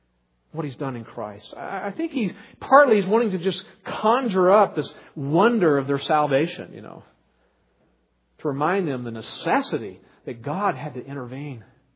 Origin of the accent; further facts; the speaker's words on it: the South, United States; Before I moved into foreign missions on the West Coast, I was raised in the South.